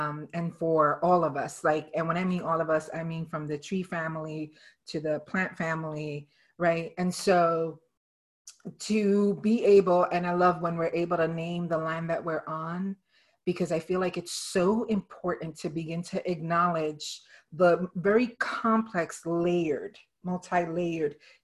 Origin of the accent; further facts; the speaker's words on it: Brooklyn, New York, United States; born there; I identify as a Puerto Rican Jew, and actually a New Eurekan, because I was born in Brooklyn, and I was primarily raised in Puerto Rican culture.